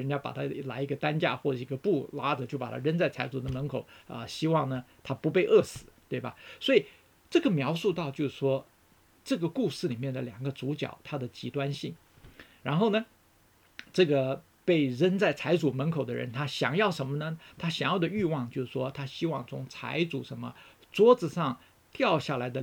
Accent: Taiwan; 我小时候就是在台湾长大的时候呢，那个时候在50、60年代呢

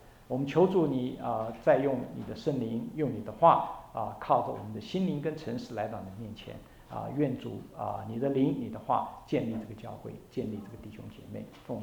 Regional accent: Taiwan; 我在台湾长大的时候，当时50年的时候呢，我们常常屋子旁边都是一些稻田

